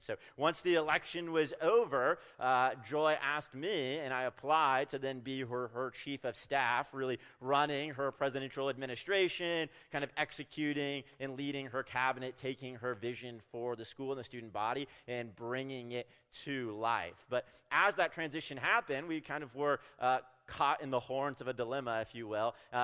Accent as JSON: {"language": "English", "region": "California", "country": "United States", "said": "We're both from California, went to a state school there on the coast of California."}